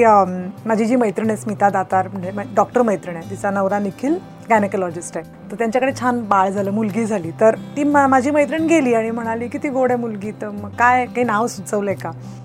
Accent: Mumbai, Maharashtra, India; माझं बालपण गिरगावात आणि माझं आजोळ शिवाजी पार्कला होतं. सो माझं खूप on off Shivaji park Girgaon असं व्हायचं. गिरगावात मी राहायचे

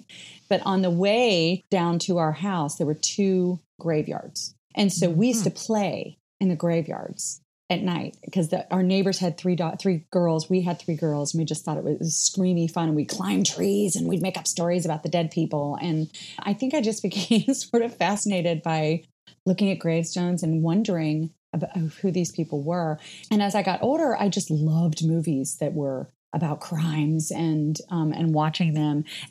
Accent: Ohio, United States; I am originally from Ohio.

